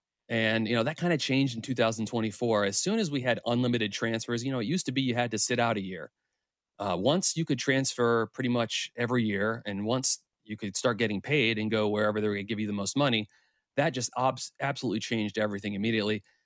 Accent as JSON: {"language": "English", "town": "Harrisonburg", "region": "Virginia", "country": "United States", "tie": "born or raised there", "said": "I grew up in Harrisonburg, Virginia. My parents taught accounting at James Madison."}